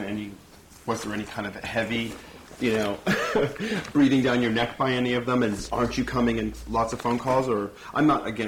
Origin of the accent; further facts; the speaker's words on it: New England, United States; I'm from New England, so everything's really close. I mean, originally